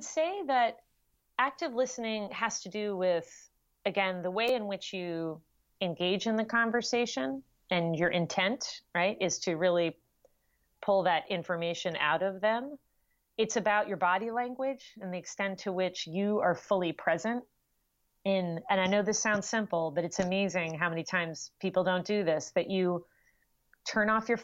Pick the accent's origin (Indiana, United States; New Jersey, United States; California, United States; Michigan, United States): New Jersey, United States; also born or lived in Manhattan, United States; Well, so I was born in Manhattan. We lived right outside in a smallish town in New Jersey.